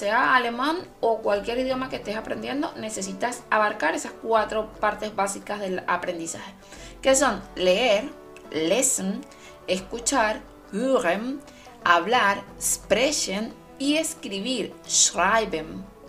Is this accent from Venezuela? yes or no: yes; Venezuela; en mi país natal, Venezuela, solo está la sucursal de Caracas